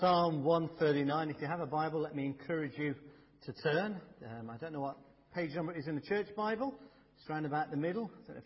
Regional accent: Midlands, United Kingdom; I grew up in the Midlands, and one of the places we used to go was the Malvern Hills.

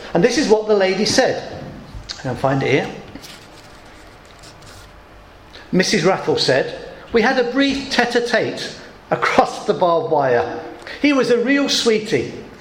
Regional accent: England, United Kingdom; And he might be nice to us, but let's face it, we're just English people. English people.

